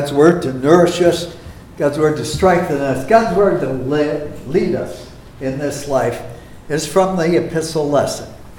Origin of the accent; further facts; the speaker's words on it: Duluth, Minnesota, United States; When I grew up in Duluth, there were two houses right next to the door.